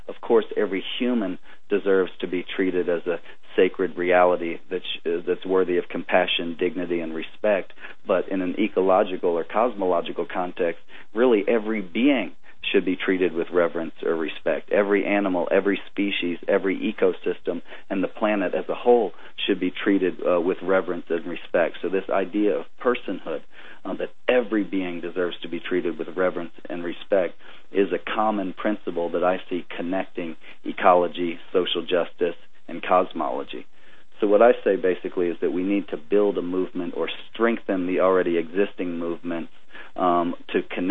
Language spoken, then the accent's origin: English; the South, United States; as Daniel said, I am from the South, and I was always deeply interested in issues of racial justice and racial healing.